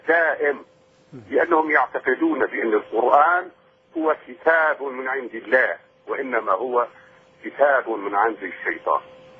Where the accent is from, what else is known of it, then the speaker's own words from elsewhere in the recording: Syria; فأنا كسوري وكمسلم سابق